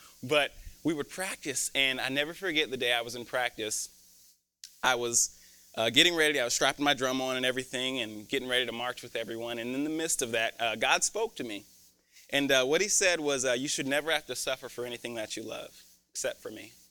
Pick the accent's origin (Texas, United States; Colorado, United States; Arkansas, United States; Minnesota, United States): Colorado, United States; Colorado Springs; Now, I told you guys earlier, I'm from Colorado, Colorado Springs, Colorado. So when I came here, everyone asked me, oh, I didn't know there was black people in Colorado.